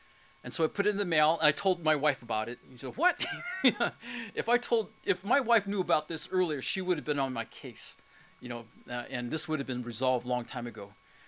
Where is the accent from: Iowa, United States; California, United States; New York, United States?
California, United States; Oakland; I consider Oakland my hometown. This never would have happened if I hadn't left.